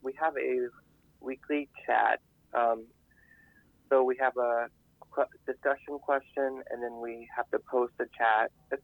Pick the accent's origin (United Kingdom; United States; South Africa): United States; Villisca, Iowa; So I grew up in Villisca. Just a hop, jump, and skip away.